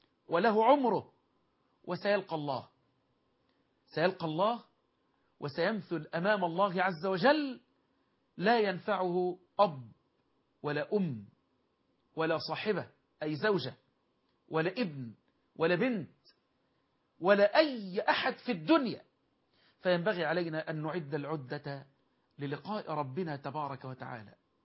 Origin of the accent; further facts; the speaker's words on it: Egypt; بلدنا مصر